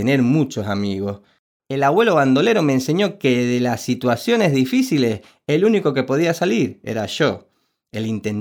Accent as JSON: {"language": "Spanish", "town": "Ovalle", "region": "Coquimbo", "country": "Chile", "tie": "born there", "said": "Nací en un hotel, en Ovalle, fruto de una historia de amor muy bonita."}